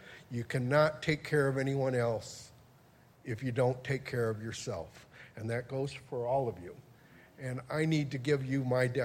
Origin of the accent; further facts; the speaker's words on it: Ann Arbor, Michigan, United States; I'm from Ann Arbor.